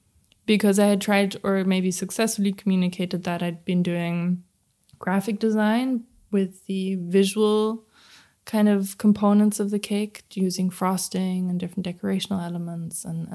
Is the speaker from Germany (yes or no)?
yes; Berlin, Germany; Growing up in Berlin in the 90s, I wouldn't really want to identify with the word of innocent.